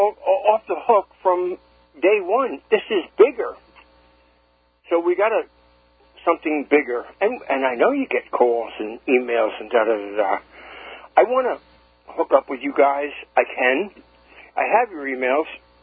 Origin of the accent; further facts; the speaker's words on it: New York, United States; You guys, I'm from Suffolk County